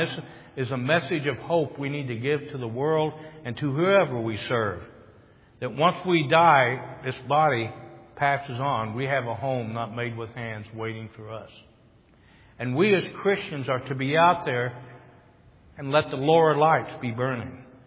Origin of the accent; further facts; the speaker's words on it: Cassville, Missouri, United States; born there; I was born in Cassville, Missouri, back in 1952.